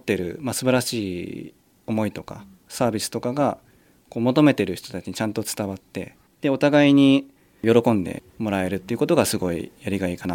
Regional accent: Tokyo, Japan; 東京出身なんで

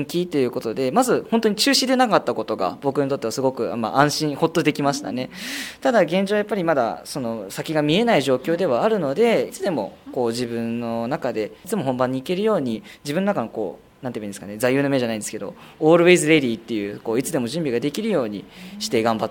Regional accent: Fujisawa, Kanagawa, Japan; born or raised there

